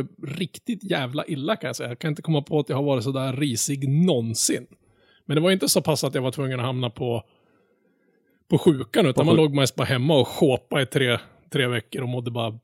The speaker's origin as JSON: {"language": "Swedish", "region": "Norrland", "country": "Sweden", "said": "Ja, nej, även fast jag är norrlänning då. Jag utger mig för våra norrlänning."}